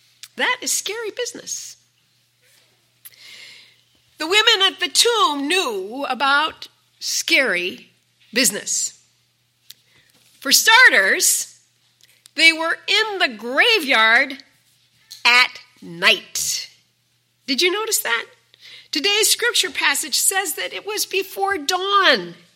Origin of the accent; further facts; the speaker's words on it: Minnesota, United States; A man in Minnesota, my home state, was serving a rural community as a local pastor.